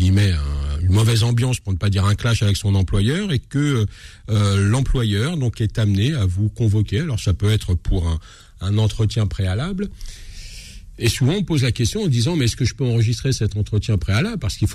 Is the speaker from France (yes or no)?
no; Algeria; Et pas parce que je suis algérien, hein, que je dis ça, non.